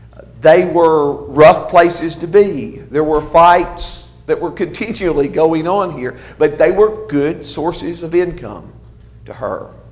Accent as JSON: {"language": "English", "town": "Dixon", "region": "Tennessee", "country": "United States", "tie": "born or raised there", "said": "In the little town that I was born and raised in Dixon, Tennessee"}